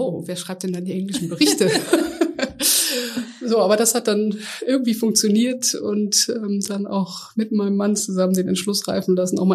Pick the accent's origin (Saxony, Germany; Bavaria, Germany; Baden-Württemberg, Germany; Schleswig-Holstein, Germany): Schleswig-Holstein, Germany; Kiel; Ich komme ursprünglich aus Kiel von der Ostsee und das Meer und das Wasser ist wirklich mein Element.